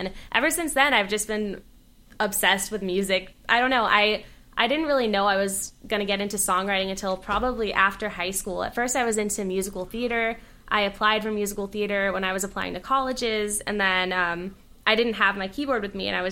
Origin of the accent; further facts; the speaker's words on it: Studio City, California, United States; I'm from Studio City.